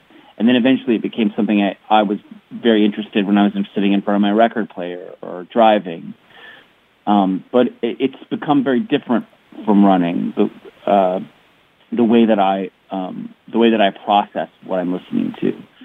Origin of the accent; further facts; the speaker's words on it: United States; the fact that I'm just an American that actually got to make records